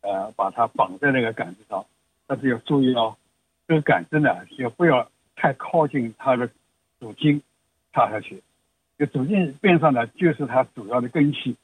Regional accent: China; 我们中国人最好是自己留种啊，

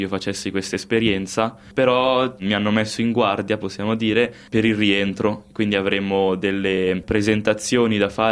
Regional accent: Trecate, Piedmont, Italy; moved away as an adult; now in Australia; vengo da Trecate, una cittadina di 20.000 abitanti del Piemonte, nel confine con la Lombardia. Infatti siamo un po' una città di mezzo, possiamo dire.

